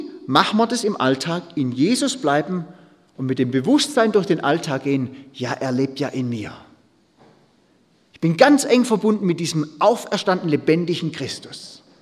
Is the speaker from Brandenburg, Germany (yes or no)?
no; Baden-Württemberg, Germany; Ich komme ja aus Hohenlohe. Das ist ja alles Weinberge bei uns